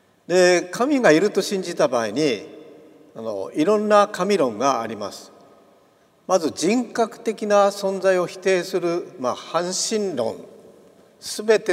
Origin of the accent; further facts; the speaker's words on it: Hokkaido, Japan; also born or lived in Tokyo / Fukushima; now in Saitama, Japan; 東京で生まれ北海道で育ち福島に移り、埼玉に引っ越し、そして東京の進学校の寮に行き、